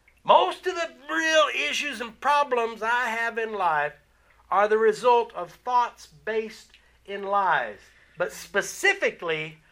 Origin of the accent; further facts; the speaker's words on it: Kansas, United States; I grew up in Kansas. I knew the world was flat because that is what I saw everywhere.